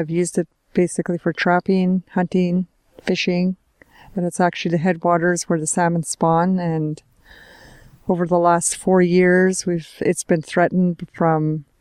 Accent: British Columbia, Canada; I come from the Unist'ot'en clan, Githsehu, also known as, and I'm appointed spokesperson from my chiefs

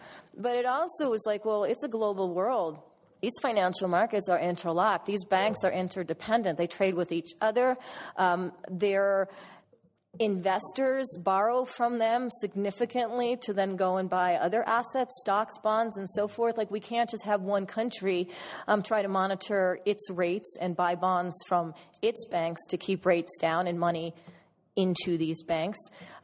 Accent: California, United States; I'm from California. I live partly in LA and in a town called Ojai

